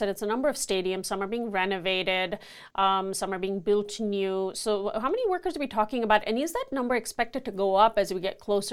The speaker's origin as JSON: {"language": "English", "region": "Dubai", "country": "United Arab Emirates", "tie": "born or raised there", "said": "I was born and raised in Dubai in the UAE. Yes. My family migrated there for work"}